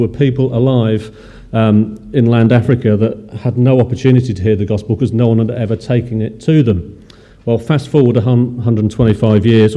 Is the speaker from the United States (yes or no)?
no; Manchester, North West England, United Kingdom; born there; I was born in Manchester, I'm allowed to say things like that.